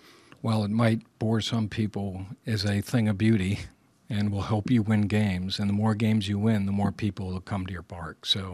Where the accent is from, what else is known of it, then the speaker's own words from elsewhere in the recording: New York, United States; I'm a New Yorker. I don't think anybody can be that positive.